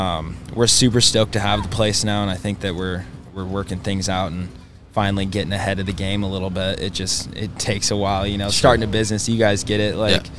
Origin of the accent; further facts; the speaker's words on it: Red Lodge, Montana, United States; I'm 22 years old. I was born and raised in Red Lodge, Montana, right at the base of the Beartooth Pass.